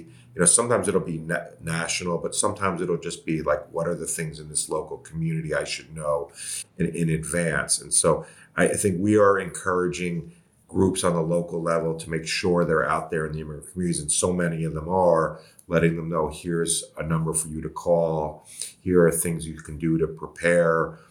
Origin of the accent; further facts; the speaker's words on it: New York City, New York, United States; And I grew up in New York City, and no one likes college football in New York City.